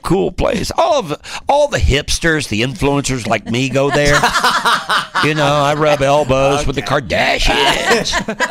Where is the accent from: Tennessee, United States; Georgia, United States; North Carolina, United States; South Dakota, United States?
Tennessee, United States; You know, I'm that tidbit from Tennessee, BJ.